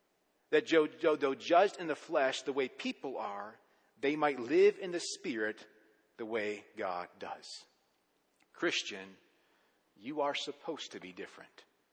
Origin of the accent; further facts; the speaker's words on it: Lancaster, Pennsylvania, United States; I grew up in an Amish community. I was not Amish, okay? But I grew up in Lancaster, Pennsylvania area. It is a massive Amish community.